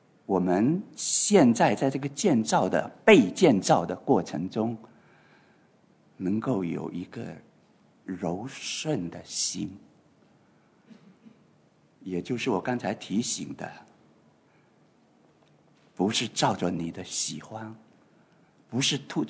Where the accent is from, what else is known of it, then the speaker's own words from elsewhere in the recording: China; 当然在作为中国人的背景，我们常常受一种影响是修桥补路，积德行善